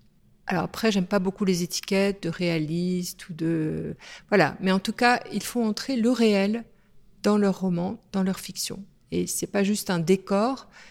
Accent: Brittany, France; now in Grenoble, France; ça fait bientôt 36 ans que j'habite à Grenoble. Je viens d'un pays plutôt de la mer. Je viens de Bretagne. Hein, mes racines sont bretonnes. Donc au début j'étais un peu dépaysée ici

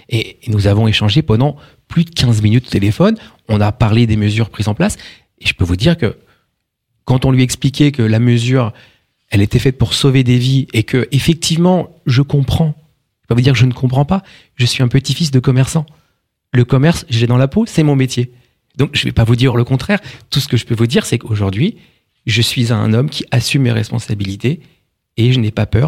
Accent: Saint-Denis, Île-de-France, France; J'ai 42 ans, je suis dans le Val d'Oise depuis 10 ans. Je suis originaire de Seine-Saint-Denis, dans lequel j'ai grandi à Saint-Denis, tout simplement, dans le 93. J'ai vécu quasiment 15 ans dans cette belle ville. Après, j'ai déménagé dans le 92

